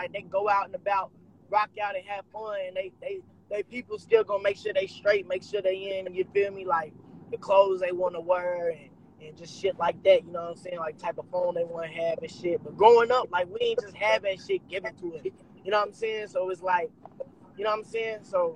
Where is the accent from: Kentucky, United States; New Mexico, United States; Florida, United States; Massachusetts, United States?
Kentucky, United States; Louisville; like, for me and my brother, like, yeah, we grew up in Louisville, and I mean, it was, you know what I'm saying, we struggled, just like a lot of people